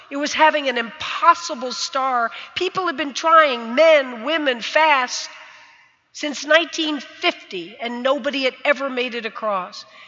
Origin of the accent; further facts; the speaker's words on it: Fort Lauderdale, Florida, United States; Literally, thousands of Cubans flooded into my hometown, Fort Lauderdale, Florida.